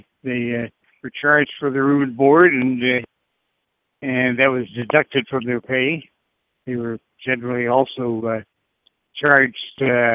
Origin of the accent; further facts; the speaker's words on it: Little Rock, Arkansas, United States; I'm from Little Rock, Arkansas, originally, and I went to Little Rock Central High School during the desegregation years, and watched riots going on outside my homeroom window